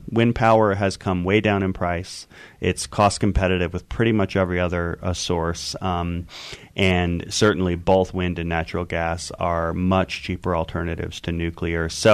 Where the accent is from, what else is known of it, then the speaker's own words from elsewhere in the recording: Northeast, United States; You know, I grew up in the Northeast, and I look at the Colorado and the Green, and I think, good God, the Hudson's a lot bigger river than these are.